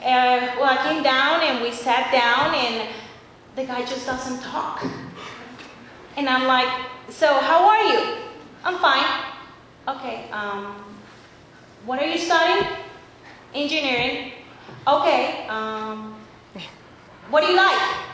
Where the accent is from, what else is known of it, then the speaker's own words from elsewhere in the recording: Cali, Valle del Cauca, Colombia; English is a second language; moved away as an adult; now in Johnson City, United States; I came to the United States 7 years ago. I came to do a master's in storytelling. And I came to Tennessee. Now I'm coming from Colombia, South America, and I'm coming from what is considered a tropical land. Although, yeah, my city, Cali, is tropical